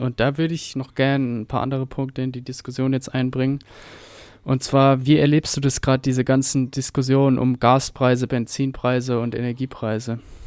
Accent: Heidelberg, Baden-Württemberg, Germany; aus meiner Heimat, aus Baden-Württemberg in Deutschland, Heidelberg, klar.

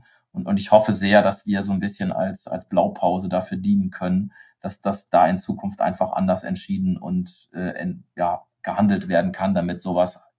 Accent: Bad Neuenahr-Ahrweiler, Rhineland-Palatinate, Germany; Ich komme aus Bad Neuenahr-Ahrweiler

